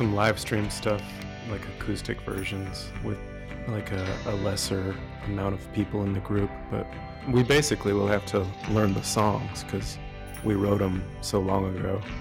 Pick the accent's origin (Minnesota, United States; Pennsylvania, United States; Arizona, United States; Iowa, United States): Arizona, United States; Tucson; As you know, we are from Tucson, Arizona, and it is quite a cultural melting pot here. Situated 45, 50 minutes just north of the Mexican-American border.